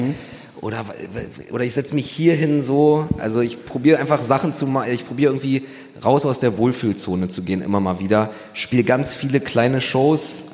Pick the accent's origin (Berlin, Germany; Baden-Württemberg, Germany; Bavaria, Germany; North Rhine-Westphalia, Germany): Berlin, Germany; Ich komm aus Neukölln